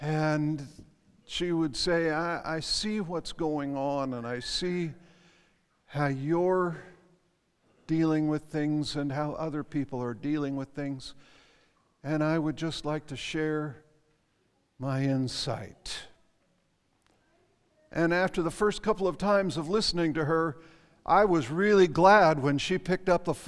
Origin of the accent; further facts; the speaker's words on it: United States; I'm an American. I want all that I can get too.